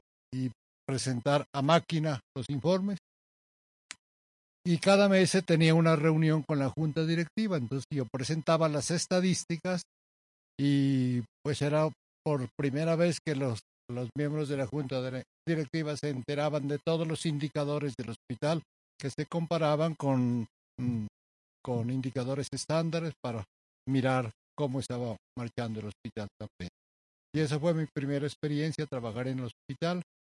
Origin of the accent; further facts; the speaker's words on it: Sandoná, Nariño, Colombia; me encontraba en mi ciudad natal, Sandoná